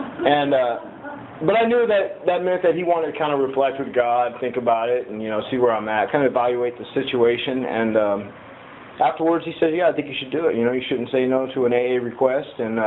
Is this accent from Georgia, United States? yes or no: no; Santa Maria, California, United States; born there; I was born here in Santa Maria, April Fool's Day, 1971, to my dad George and my mom Doris.